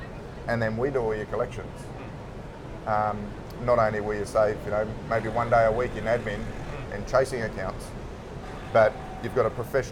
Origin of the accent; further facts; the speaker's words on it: Launceston, Tasmania, Australia; moved away; also born or lived in Hunter Valley; Was Launceston? In Launceston